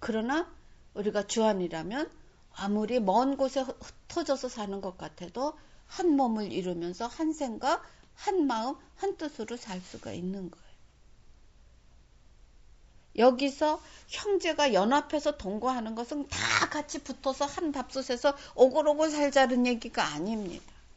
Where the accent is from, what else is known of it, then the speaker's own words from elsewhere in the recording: South Korea; also born or lived in Japan / United States; 내가 한국에서 태어나서 그 자라면서